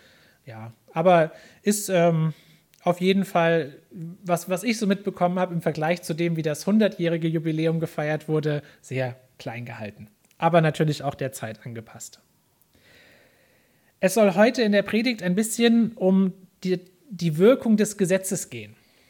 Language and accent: German; Niederaula, Hesse, Germany; Ich bin selber eigentlich ein Kind, oder nicht eigentlich, bin ein Kind der Region. Ich komme ganz ursprünglich aus Niederaula, also kenne mich hier natürlich auch schon gut aus.